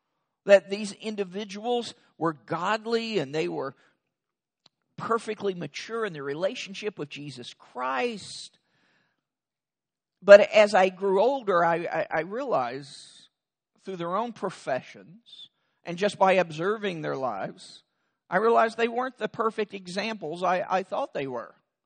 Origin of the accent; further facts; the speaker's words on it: Kentucky, United States; And I first explained that I was from Kentucky. And we make up our own grammar as we go along.